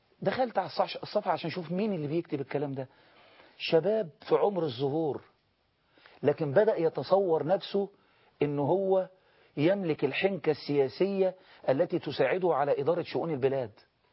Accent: Egypt; احنا مصريين مع بعض

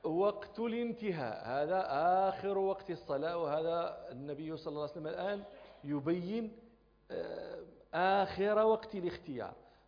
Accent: Rabat, Rabat-Salé-Kénitra, Morocco; وأنا طبعا نشأت ولدت في الرباط ونشأت في الرباط، والرباط هذه مدينة شاطئية لا نوق فيها ولا إبل لا بعران ولا نوق

